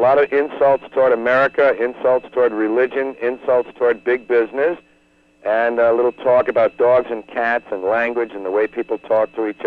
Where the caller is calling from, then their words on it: Los Angeles, California, United States; I'm calling from home. I'm in Los Angeles at home here.